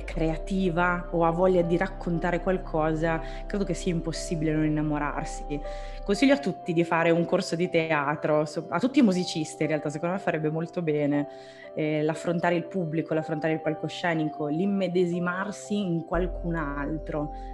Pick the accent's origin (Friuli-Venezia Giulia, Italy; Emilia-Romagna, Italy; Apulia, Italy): Emilia-Romagna, Italy; Reggiolo; Io sono della Bassa, originaria di Reggiolo, quindi non sono lontana dal Po come origine.